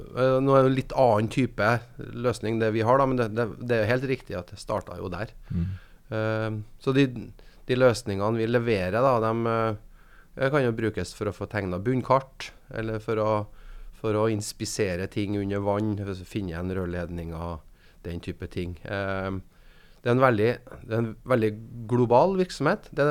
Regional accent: Selbu, Trøndelag, Norway; Og når jeg vokste opp I Selbu

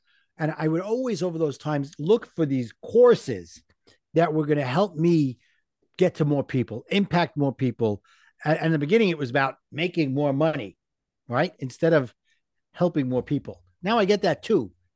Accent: Brooklyn, New York, United States; I'm from Brooklyn, so you got to figure my favorite food's got to be pizza.

